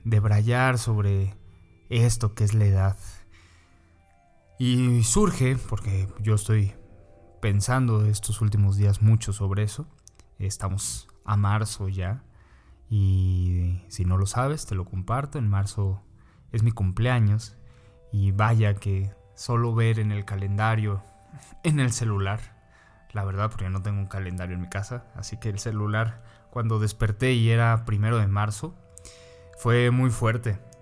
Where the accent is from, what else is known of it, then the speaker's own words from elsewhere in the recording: Mexico City, Mexico; soy saxofonista de la Ciudad de México